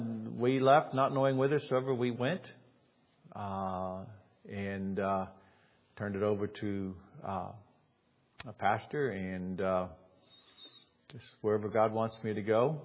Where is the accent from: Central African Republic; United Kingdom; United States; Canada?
Central African Republic; I'm African by birth. I was born and raised in the Central African Republic.